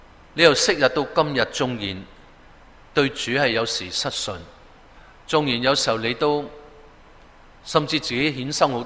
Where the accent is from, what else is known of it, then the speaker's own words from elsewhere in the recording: Guangdong, China; accent: Cantonese; 我们广东话有一度说倾心吐意